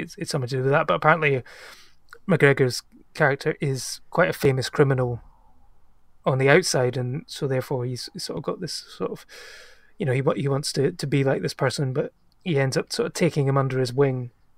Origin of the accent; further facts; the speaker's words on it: Scotland, United Kingdom; It's something that we can't help as Scottish people. As soon as we start shouting and swearing, the Scots comes out.